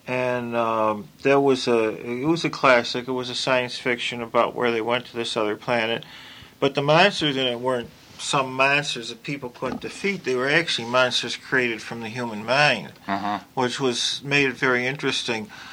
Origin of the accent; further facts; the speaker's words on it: Buffalo, New York, United States; And I was from Buffalo, and he was from Chicago, so we hung around together